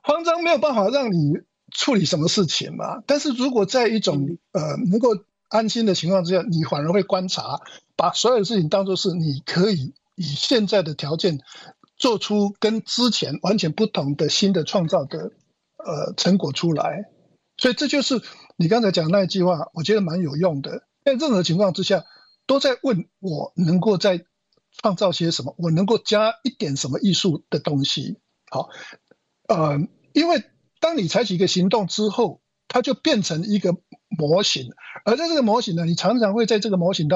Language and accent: Chinese; China; 你看我们中国人有很多到现在还流行的一些甚至是简单的菜点